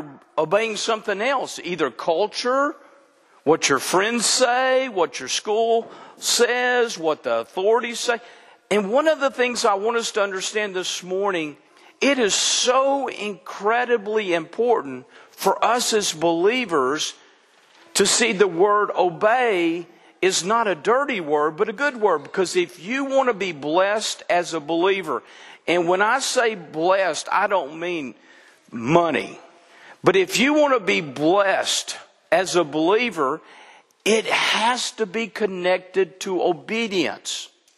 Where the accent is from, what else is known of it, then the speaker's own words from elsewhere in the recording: Texas, United States; now in Arkansas, United States; which, you know, I'm a Texan. But we all moved to Arkansas after we get through making a living.